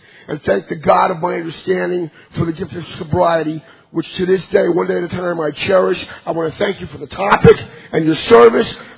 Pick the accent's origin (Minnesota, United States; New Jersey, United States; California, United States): New Jersey, United States; Scotch Plains; I'm an alcoholic from Scotch Plains, New Jersey.